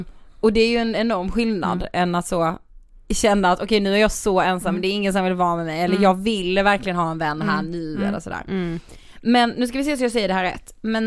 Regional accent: Karlshamn, Blekinge, Sweden; vi är ju från Karlshamn, Blekinge.

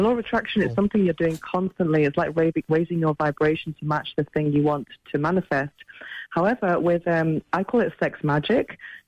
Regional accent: Manchester, North West England, United Kingdom; born there; I was born in Manchester, but my family is 100% Irish. So I know about the Catholic guilt

